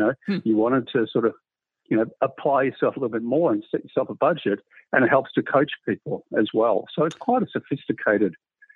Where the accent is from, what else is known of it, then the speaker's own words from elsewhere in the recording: Australia; accent: Australian; Now, part of my Australian accent, but that was billion, not million.